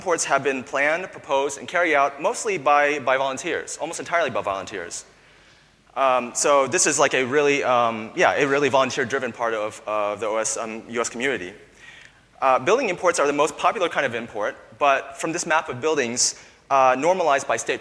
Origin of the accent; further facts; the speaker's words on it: California, United States; from California.